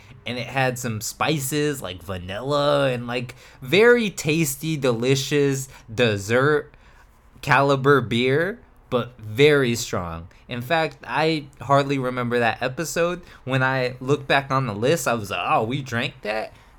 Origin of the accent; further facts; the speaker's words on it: Colorado, United States; accent: Colorado; Not so much, because you clown me on my Colorado accent.